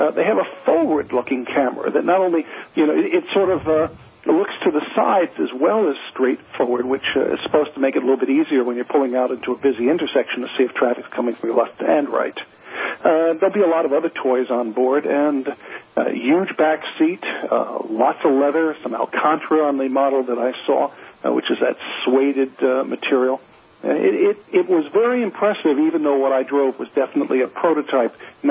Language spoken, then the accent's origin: English; New Jersey, United States; You can either say New Jersey, I'm from New Jersey, so I can say that.